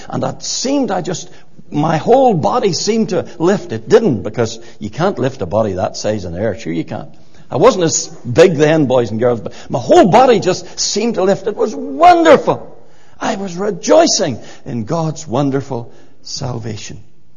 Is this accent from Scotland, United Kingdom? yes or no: no; Armagh, Northern Ireland, United Kingdom; when I was a little boy at home, I was brought up in the Armagh Baptist Church.